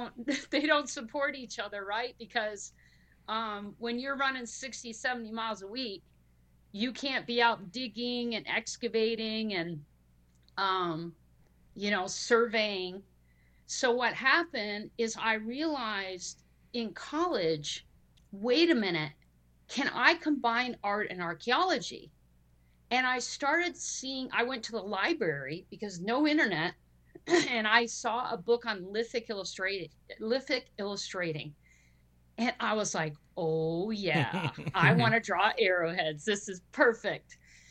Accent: Paris, Ontario, Canada; now in United States; and I was recruited out of Paris, Ontario. Okay. So I was Canadian. And I can get to that, but I'm not Canadian anymore. I'm an American citizen.

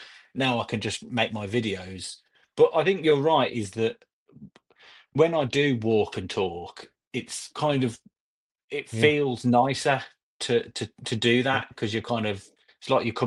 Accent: Birmingham, West Midlands, United Kingdom; now in Norwich, United Kingdom; So I live in Norwich. Yeah, so I live about, so it's about three and a bit hours to Birmingham. I'm from Birmingham.

